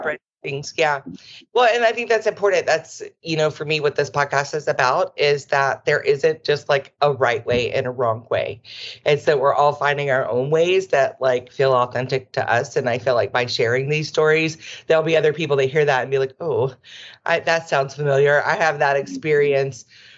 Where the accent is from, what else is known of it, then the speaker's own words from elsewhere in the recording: Georgia, United States; now in Hawaii, United States; I'm from Georgia, so I live in Hawaii now, but I'm from the South, so I get it, the Bible Belt and all